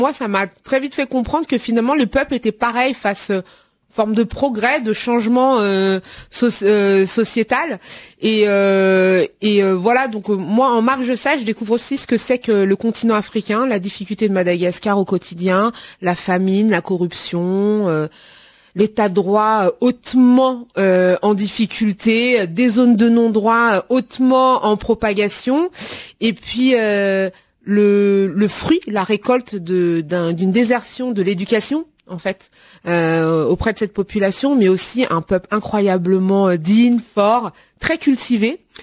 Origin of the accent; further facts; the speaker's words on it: France; born there; je connaissais pas ce pays qui était un peu le mien, parce que je suis née en France.